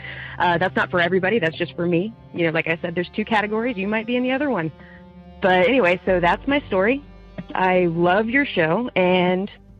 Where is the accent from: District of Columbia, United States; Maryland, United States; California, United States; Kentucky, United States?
Maryland, United States; I just started listening to your show. I'm from Maryland.